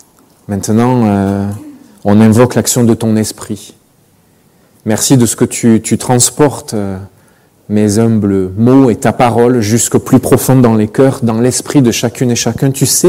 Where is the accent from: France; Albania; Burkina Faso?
France; Marseille, Provence-Alpes-Côte d'Azur; now in Switzerland; Mon accent trahit évidemment que je ne suis pas originaire de la Suisse romande. Mes origines sont à Marseille, j'y suis né, j'ai grandi, j'ai toujours d'ailleurs ma famille là-bas et on a du plaisir à retourner assez régulièrement.